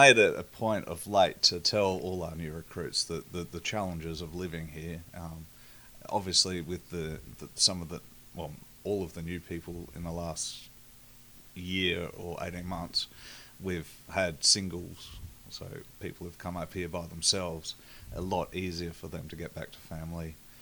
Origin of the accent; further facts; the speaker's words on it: Adelaide, South Australia, Australia; Yeah, well, we came from Adelaide, our family's down there, so we're visiting them.